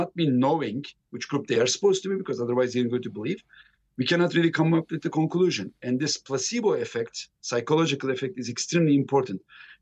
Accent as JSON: {"language": "English", "region": "Istanbul", "country": "Turkey", "said": "And I, as a matter of fact, I'm from the European side of Istanbul, and I actually do have Neanderthal genes."}